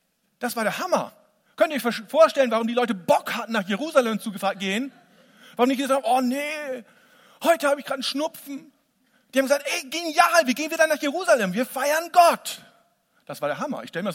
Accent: Lower Saxony, Germany; Ich als Ostfriese wäre da niemals reingekommen. Selbst als Oldenburger, was ja jetzt in meinem Pass drin steht, hätte ich schlechte Karten gehabt.

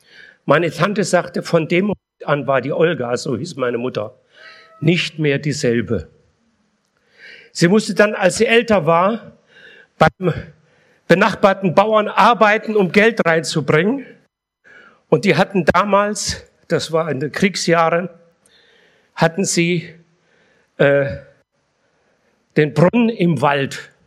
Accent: Poland; born there; ich bin in Polen geboren

